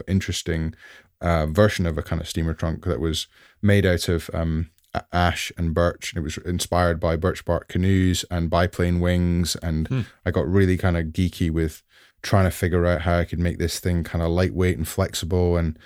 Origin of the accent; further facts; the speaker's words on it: Scotland, United Kingdom; It was very hot. I'm from Scotland.